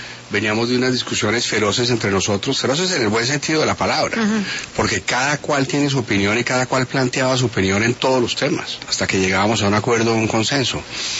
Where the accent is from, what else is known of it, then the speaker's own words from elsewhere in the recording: Colombia; como muchos colombianos